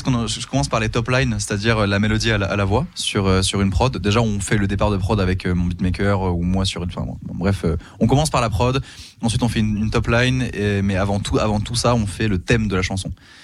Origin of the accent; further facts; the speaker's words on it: Pau, Nouvelle-Aquitaine, France; moi, je suis né à Pau, j'ai grandi à Pau, j'ai passé toute ma vie à Pau